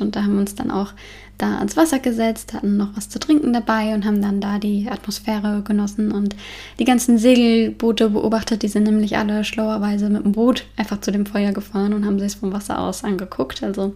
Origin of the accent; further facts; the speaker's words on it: Frankfurt, Hesse, Germany; Ich komme ja aus Frankfurt